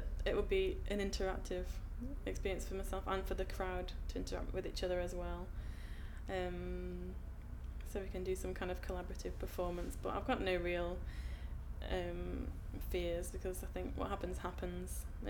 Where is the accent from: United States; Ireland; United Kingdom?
United Kingdom; Stoke-on-Trent, West Midlands; moved away as an adult; now in London, United Kingdom; I'm originally from Stoke-on-Trent in the West Midlands, and I moved down to London when I was 21 to study at art school, and then I've been living between here and there since